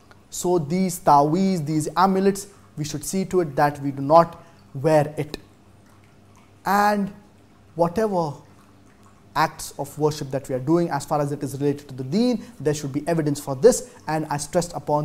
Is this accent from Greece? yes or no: no; India; I'm a student from India.